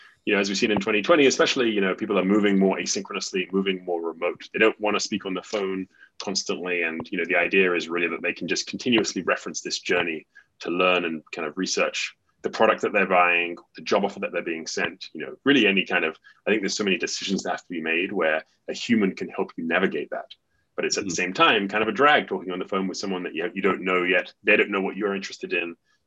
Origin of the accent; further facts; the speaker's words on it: England, United Kingdom; I'm from England